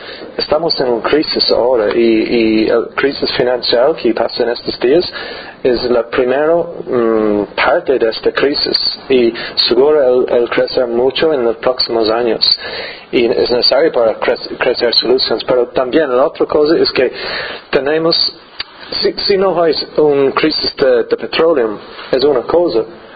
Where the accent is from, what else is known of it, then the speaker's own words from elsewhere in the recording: Ireland; Spanish is a second language; Bueno, yo vengo de Irlanda y estoy aquí casi 2 años.